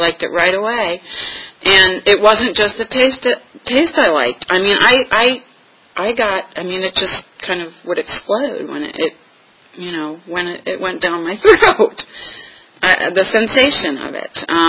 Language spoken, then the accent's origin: English; New York, United States; I grew up in New York, so, you know, there are a lot of Puerto Ricans and, you know, Italians.